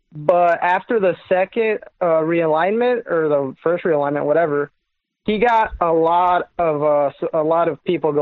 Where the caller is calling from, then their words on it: Des Moines, Iowa, United States; So I'm in Des Moines now, actually downtown Des Moines.